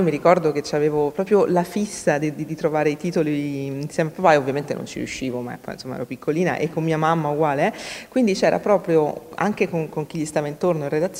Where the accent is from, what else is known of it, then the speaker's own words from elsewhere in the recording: Florence, Tuscany, Italy; now in Rome, Italy; io sono un 81, quindi, come dire, ho vissuto da bambina, da ragazzina a Firenze. Poi, diciamo, negli anni sono andata in altri posti, sono venuta a Roma e quant'altro.